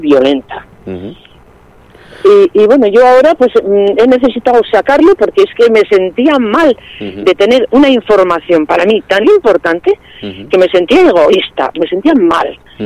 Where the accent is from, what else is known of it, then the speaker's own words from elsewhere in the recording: Pamplona, Navarre, Spain; Yo vivía en Pamplona, porque en realidad uh-huh. soy de Pamplona, aunque ahora vivo en el Mediterráneo.